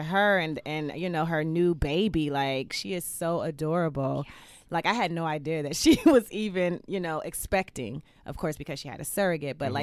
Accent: Decatur, Georgia, United States; also born or lived in Detroit, United States; Even though I was born in Detroit, but I was only there for like the first 5 years of my life, and then I moved to Atlanta. So I claim ATL Decatur all day.

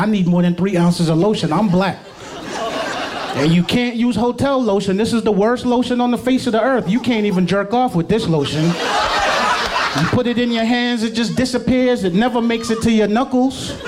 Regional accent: New York, United States; also born or lived in Southern United States; I grew up in New York. I lived in the South for years. I know the history of the South

